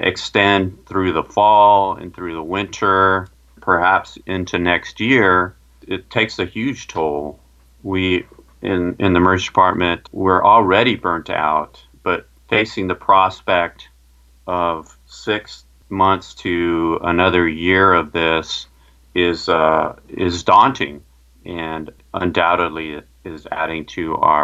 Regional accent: Brownsville, Texas, United States; had gone to my hometown of Texas, Brownsville, Texas, to help out in a COVID ICU down there in a small community hospital.

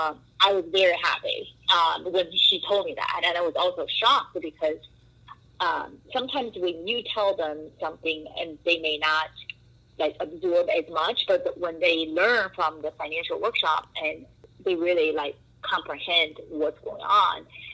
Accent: Nevada, United States; But we're from Nevada, so we pay out of state tuition

